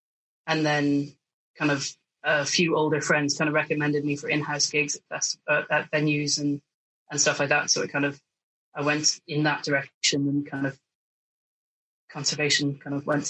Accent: Ireland; I grew up in Ireland

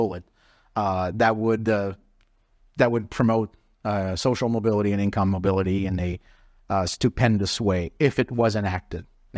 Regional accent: Canada; I'm Canadian.

